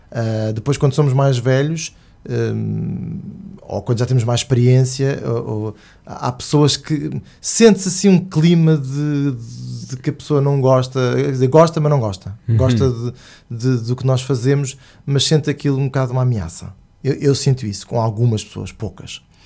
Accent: Lisbon, Portugal; é o bairro onde eu nasci, cresci e descobri o fado, é a Madragoa

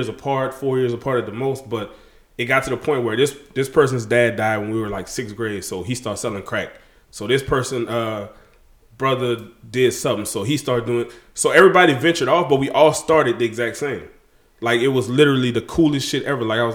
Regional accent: Louisiana, United States; I'm like, oh, I'm from Louisiana.

